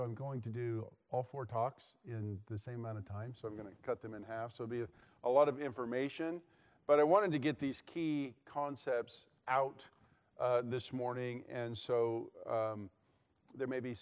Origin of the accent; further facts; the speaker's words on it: Lynchburg, Virginia, United States; As Ben mentioned, I'm from Lynchburg, Virginia.